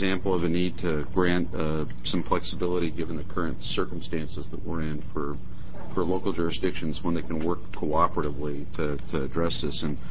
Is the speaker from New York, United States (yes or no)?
no; Bend, Oregon, United States; Well, I could arm wrestle you for it being born and raised in the Bend city limits, boy